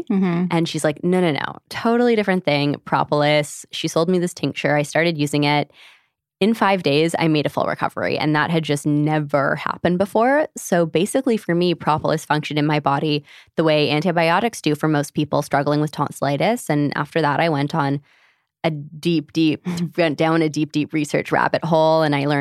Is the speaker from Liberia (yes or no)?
no; Canada; came back to Canada to finish up college. I'm from Canada.